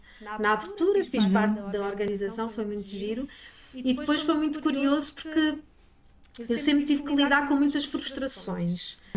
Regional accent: Santarém, Portugal; born there; tenho 48 anos e nasci no Ribatejo, em Santarém, no ano de 74. Uma zona que não tinha acesso a grandes coisas, não é como nascer em Lisboa

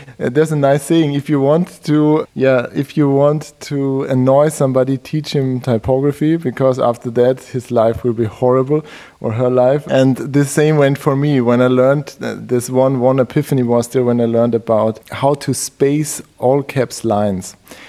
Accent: Austria; I'm from Austria and I started with this whole subject of designing and doing things or designing things.

